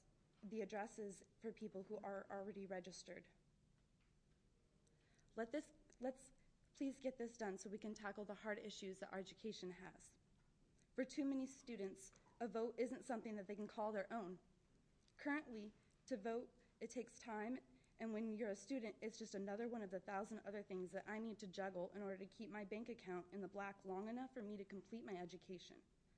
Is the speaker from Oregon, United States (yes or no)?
yes; Coos Bay, Oregon, United States; I'm from Coos Bay, Oregon.